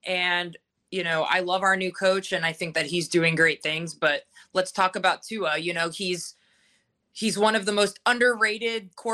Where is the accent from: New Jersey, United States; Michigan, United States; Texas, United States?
New Jersey, United States; also born or lived in Florida; So I'm from New Jersey, and I'm a huge New York Giants fan.